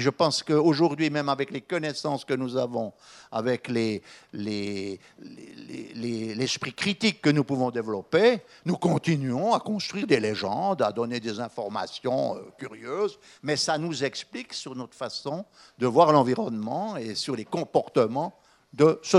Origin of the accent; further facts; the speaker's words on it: Les Bayards, Neuchâtel, Switzerland; moi je suis originaire des Bayards.